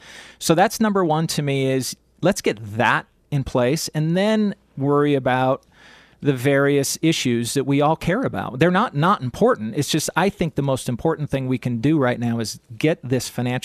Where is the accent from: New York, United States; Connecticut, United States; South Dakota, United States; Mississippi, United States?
South Dakota, United States; Pierre; I go back to Pierre. I'm in Rapid now. I'm from Pierre. I graduated there, and my family's flying in, so it's kind of a little homecoming. I still have family in Pierre. We've been in there since the 1800s.